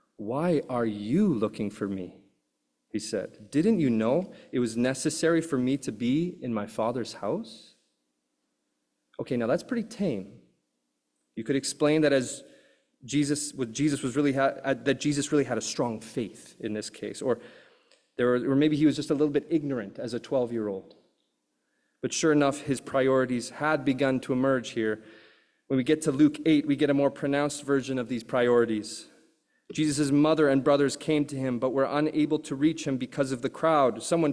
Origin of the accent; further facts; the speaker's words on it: Calgary, Alberta, Canada; since I grew up in Calgary